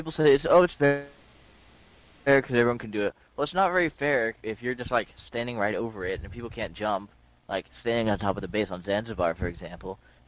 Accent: Bermuda; Just to let you guys know, I'm from Bermuda, which I hope you guys have heard of.

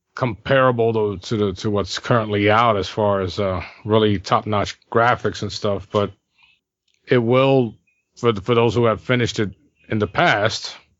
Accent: New York, United States; They're gonna hate us. I'm from New York, so they hate me anyway.

